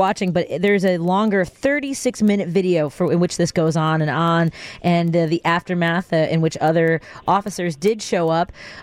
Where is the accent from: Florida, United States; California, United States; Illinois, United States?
Illinois, United States; Chicago; my experience growing up in Norwood Park, just blocks away from where this harassment happened at Caldwell Woods